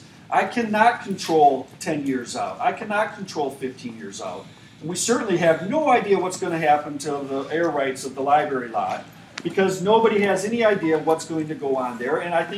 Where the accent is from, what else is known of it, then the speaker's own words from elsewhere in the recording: Ann Arbor, Michigan, United States; I grew up in Ann Arbor.